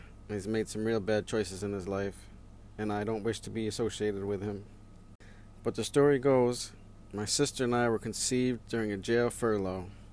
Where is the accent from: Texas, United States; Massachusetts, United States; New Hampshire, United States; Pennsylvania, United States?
Massachusetts, United States; Pittsfield; born there; So, I was born in Pittsfield, Mass, on July 8th, 1987. … My mother named me that after a friend's middle name.